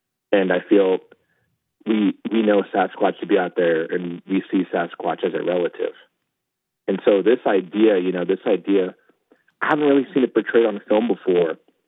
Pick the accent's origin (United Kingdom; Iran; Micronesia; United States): United States; Warm Springs, Oregon; Growing up in Warm Springs, I used to go hunting when I was younger, and you know, we'd gather first fruits, we'd go fishing, and just being out on the land